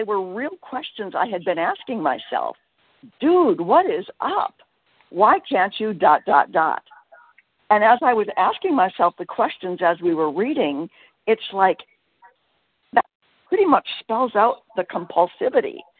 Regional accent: Minnesota, United States; I'm from Minnesota, temporarily in Florida.

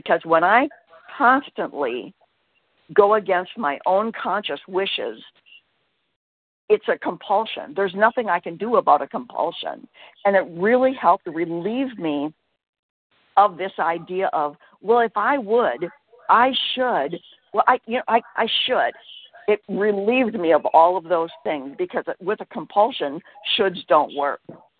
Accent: Minnesota, United States; I'm from Minnesota, temporarily in Florida.

